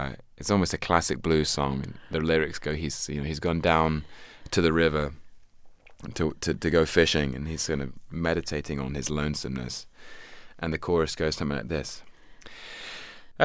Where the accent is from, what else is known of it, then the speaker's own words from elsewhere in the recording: England, United Kingdom; I think as a Brit, as someone who grew up in Europe and in England, the sound of America was always very exotic to me.